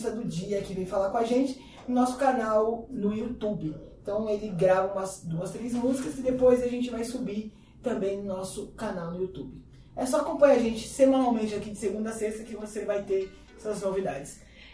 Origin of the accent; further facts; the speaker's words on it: São Paulo, Brazil; sou de Guaianazes, Zona Leste de São Paulo.